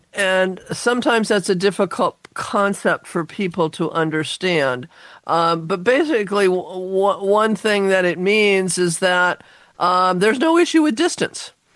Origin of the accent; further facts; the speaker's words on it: Seattle, Washington, United States; I grew up in Laurelhurst, and we live right next to Husky Stadium.